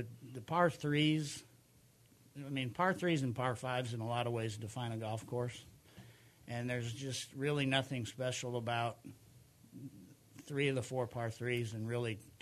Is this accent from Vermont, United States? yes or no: no; Minnesota, United States; My home state of Minnesota, so I got to disagree with Billy.